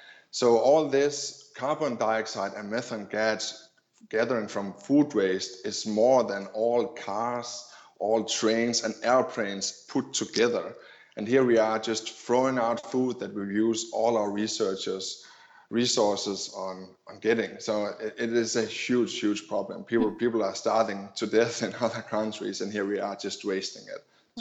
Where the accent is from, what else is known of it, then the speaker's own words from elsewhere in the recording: Denmark; Well, Denmark, I'm from Denmark, Scandinavia.